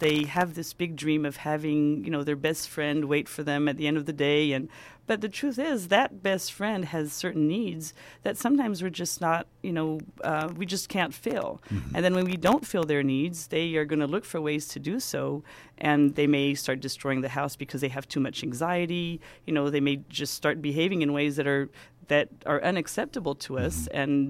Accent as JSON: {"language": "English", "country": "France", "tie": "born or raised there", "also_born_or_lived": "Bloomington, United States", "accent": "blend", "lives_now": "United States", "said": "So I grew up in France, right next to the Swiss border."}